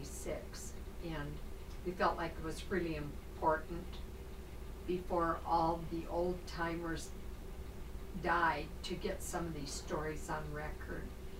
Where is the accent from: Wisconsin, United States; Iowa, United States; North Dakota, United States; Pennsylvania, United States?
North Dakota, United States; From North Dakota.